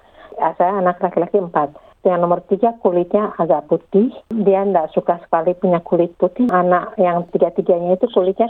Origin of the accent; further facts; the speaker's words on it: Ambon, Maluku, Indonesia; Nah, waktu saya pulang ke Ambon 3-4 tahun lalu, itu saya bikin video kan.